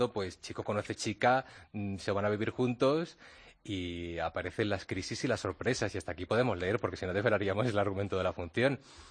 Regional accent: Canary Islands, Spain; moved away as an adult; now in Madrid, Spain; Y yo soy canario, yo me vine con 18 años

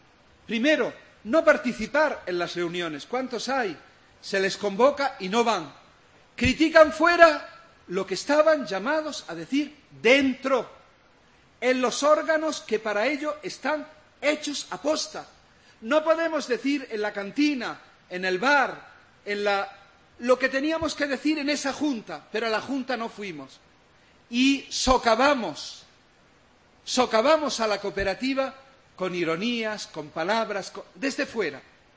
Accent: Jaén, Andalusia, Spain; nosotros somos de Jaén

